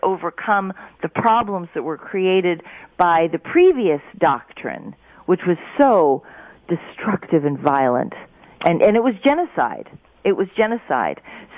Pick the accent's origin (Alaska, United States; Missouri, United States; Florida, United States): Alaska, United States; I grew up in Alaska